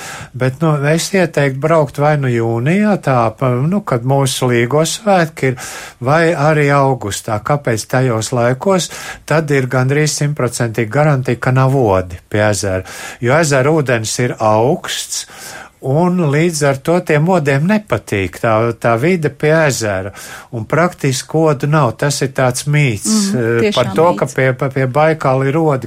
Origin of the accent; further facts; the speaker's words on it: Riga, Latvia; ka mēs pasakam, ka mēs no Rīgas, no Latvijas esam